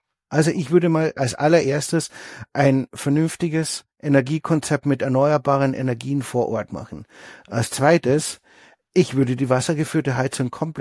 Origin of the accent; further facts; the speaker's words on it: Austria; Ich bin in Österreich im Bauernhaus aufgewachsen.